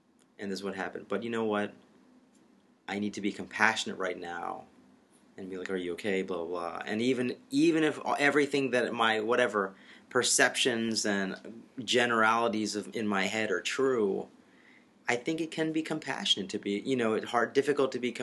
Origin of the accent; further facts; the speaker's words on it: United States; And I think as a man, as an American man, as someone that feels like there's some warriorship inside of me, I completely resonate with that.